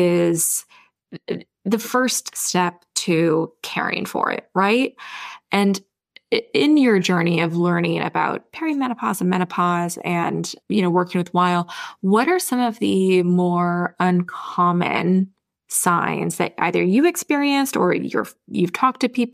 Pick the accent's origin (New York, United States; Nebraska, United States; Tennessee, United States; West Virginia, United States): Nebraska, United States; my parents still live in the house that I grew up in, but I'm from Nebraska and I love my parents so much, but I just can't imagine me moving back to Nebraska anytime soon.